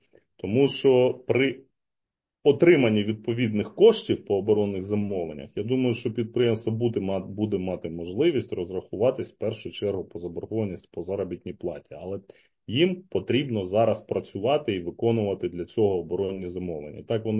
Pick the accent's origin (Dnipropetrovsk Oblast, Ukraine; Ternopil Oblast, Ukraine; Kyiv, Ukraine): Dnipropetrovsk Oblast, Ukraine; Dnipro; Ну, як я вже зазначив, я з Дніпра, тому чудово знаю